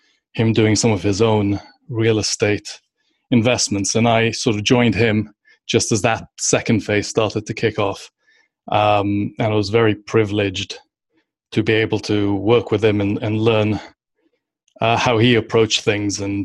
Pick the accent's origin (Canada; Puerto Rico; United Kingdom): United Kingdom; London; also born or lived in Turks and Caicos; now in New York, United States; So I grew up in London. I spent most of my time until business school in London. And it was only after that that I first moved to the Turks and Caicos for about 5 years, and then around 2012, 2013, moved to New York.